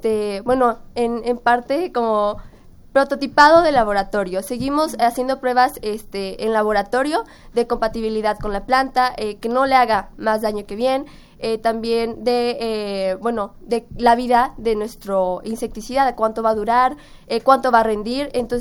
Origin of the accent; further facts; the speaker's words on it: Jalisco, Mexico; nosotros que somos jaliscienses